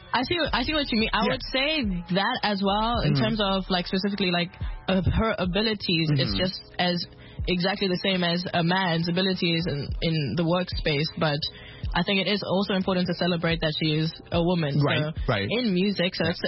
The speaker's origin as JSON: {"language": "English", "country": "South Africa", "tie": "born or raised there", "also_born_or_lived": "Ireland", "said": "I was born in Ireland, but I grew up in South Africa."}